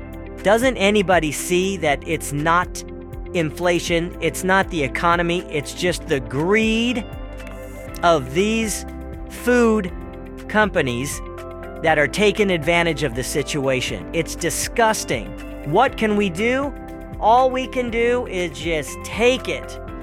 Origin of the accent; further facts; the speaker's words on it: Sacramento, California, United States; Yeah, I'm … from Sacramento, California.